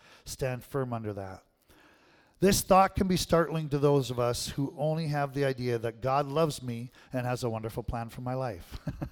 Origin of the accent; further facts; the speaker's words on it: Manitoba, Canada; I was pastoring out in Vancouver, and I knew the family from growing up in Manitoba.